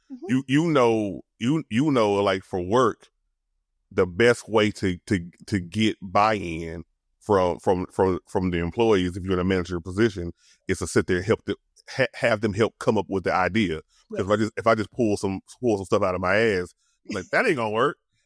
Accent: Louisiana, United States; I'm sorry, I'm from Louisiana. I'm country. That's what we do.

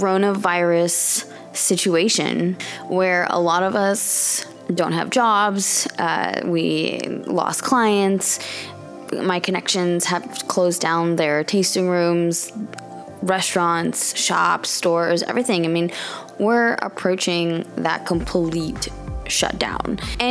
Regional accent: Scottsdale, Arizona, United States; now in Portland, United States; I'm from Scottsdale, Arizona, but I currently live in Portland, Oregon, and absolutely loving it.

